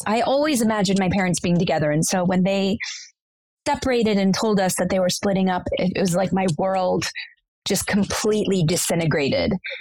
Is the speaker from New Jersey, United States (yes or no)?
no; Orlando, Florida, United States; I grew up in Orlando, which is the most random.